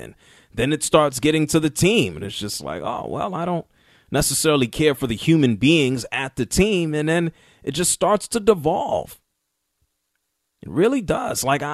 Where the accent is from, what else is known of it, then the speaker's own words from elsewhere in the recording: New York, United States; now in Atlanta, United States; And yeah, I was a New York Knicks fan. Growing up in New York, I live in Atlanta now. Been all over the United States of America.